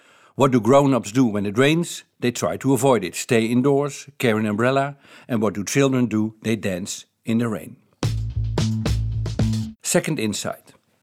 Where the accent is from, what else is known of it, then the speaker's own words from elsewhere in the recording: Netherlands; first language Dutch; English is a second language; Flip thinking, or as it is called in my native language, Dutch, I'm from the Netherlands